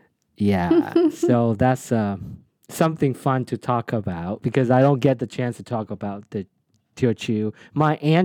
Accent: Malaysia; also born or lived in Fujian, China; I'm Malaysian Chinese, but both my grandfathers are from a Minnan speaker. They're from Fujian.

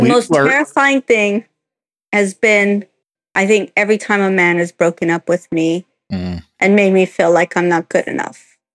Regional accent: Texas, United States; I'm American. I grew up in Texas.

